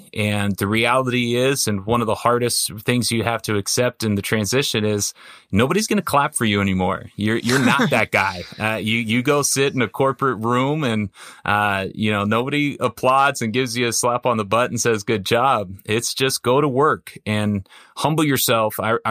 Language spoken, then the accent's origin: English; California, United States; I grew up in Orange County. You know, we weren't the wealthy family, but we were around it.